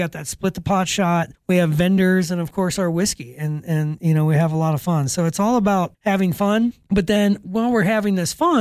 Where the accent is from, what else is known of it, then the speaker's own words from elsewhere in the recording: Ohio, United States; You know, because, you know, growing up in Ohio, the reason I started archery hunting at 15 years old was because you get 1 week with a shotgun.